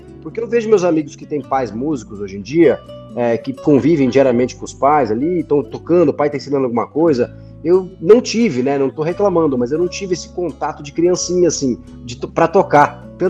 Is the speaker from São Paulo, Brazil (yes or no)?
no; Campo Grande, Mato Grosso do Sul, Brazil; meus pais se separaram, então eu fui criado lá em Campo Grande.